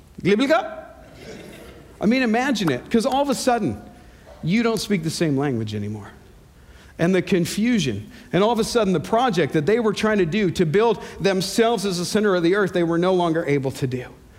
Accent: Canada; Please remember that I'm from Canada

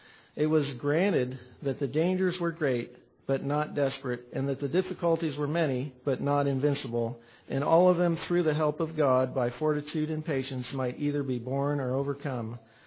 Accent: Canada; moved away as an adult; not being an American citizen, I wasn't allowed to stay here. I was on a student visa, I was on a temporary visa, so I had to return back to Canada.

